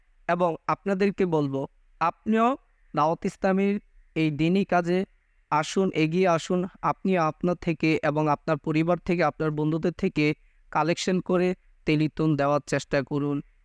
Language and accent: Bangla; Chandpur, Chittagong Division, Bangladesh; আমার বাড়ি চাঁদপুর।